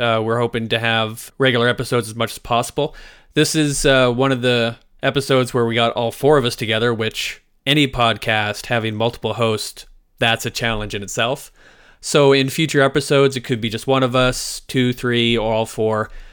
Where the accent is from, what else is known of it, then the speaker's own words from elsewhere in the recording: Airdrie, Alberta, Canada; I guess it's also important to note that we're Canadian.